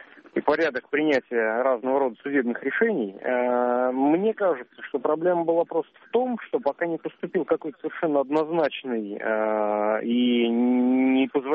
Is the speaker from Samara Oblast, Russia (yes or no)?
yes; Samara, Samara Oblast, Russia; я из Самары.